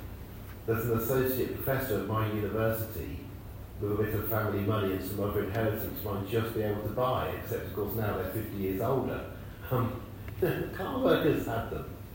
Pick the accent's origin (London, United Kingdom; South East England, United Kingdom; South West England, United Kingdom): South East England, United Kingdom; Oxford; I grew up in Oxford in the 1970s.